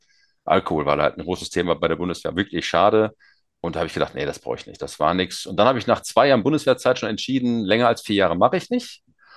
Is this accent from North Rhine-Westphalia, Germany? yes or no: yes; Bochum, North Rhine-Westphalia, Germany; born there; Ich bin im Grunde Bochumer, aber ich bin ja in Bochum geboren. Deswegen Bochum, ja.